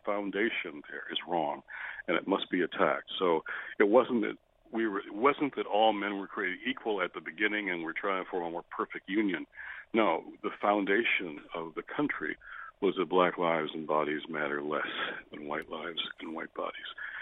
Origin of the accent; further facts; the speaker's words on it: Detroit, Michigan, United States; And I start with my own story in Detroit, where I grew up